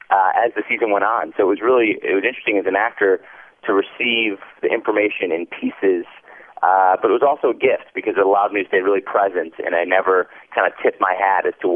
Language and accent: English; Detroit, Michigan, United States; now in Los Angeles, United States; I was born and raised in Detroit, so my mom and dad came out to visit.